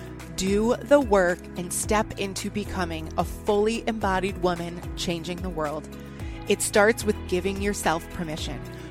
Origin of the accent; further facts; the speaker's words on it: Midwest, United States; I'm from the Midwest. I'm in Michigan and it's winter time.